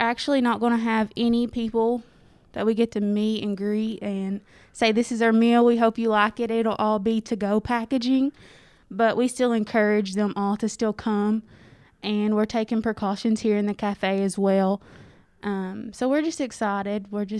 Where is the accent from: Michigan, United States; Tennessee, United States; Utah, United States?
Tennessee, United States; Clay County; I'm from Clay County. So okay. Not here in Cookeville.